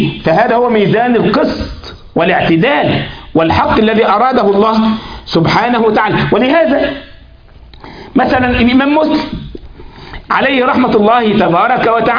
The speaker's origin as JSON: {"language": "Arabic", "country": "Egypt", "said": "مش بتاعت اللي احنا عندنا في مصر يقولك حا للحمار"}